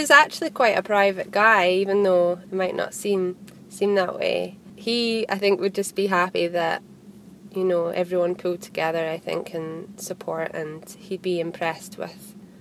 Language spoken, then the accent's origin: English; Fife, Scotland, United Kingdom; I'm from Fife.